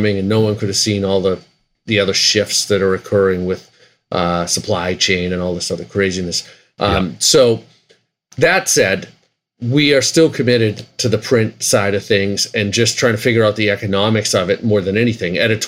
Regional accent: Boston, Massachusetts, United States; John and I have been friends for over 40 years. We're both from Boston.

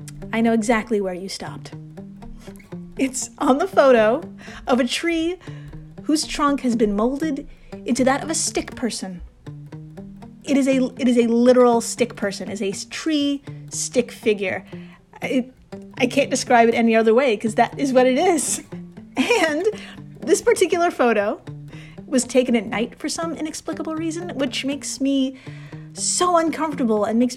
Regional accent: New York, United States; But I gotta say, as a New Yorker, who has seen many of people struggle with parallel parking, I could totally imagine this happening.

